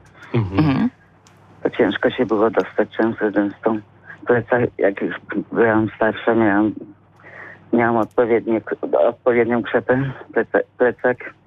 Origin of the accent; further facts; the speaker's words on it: Wągrowiec, Greater Poland Voivodeship, Poland; Tak urodziłam się w Wągrowcu, wychowałam się na wsi, na, jak to niektórzy mówili, na odludziu.